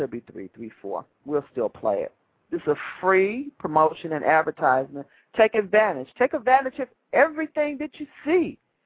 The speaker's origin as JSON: {"language": "English", "town": "Chicago", "region": "Illinois", "country": "United States", "tie": "born or raised there"}